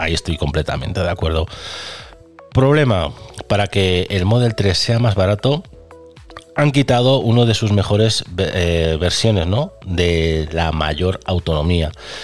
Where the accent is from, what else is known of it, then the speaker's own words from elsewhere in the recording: Galicia, Spain; Y aquí aparece Oubiña, el ex narco gallego, paisano mío, de al lado de mi pueblo, aún por encima.